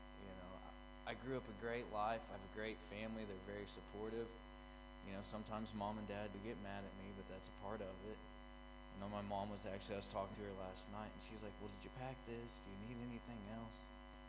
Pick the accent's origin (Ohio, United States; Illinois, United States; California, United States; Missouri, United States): Missouri, United States; moved away; But I'm actually not from Tennessee. I'm actually from Missouri and moved down to Tennessee for, you know, a couple different reasons.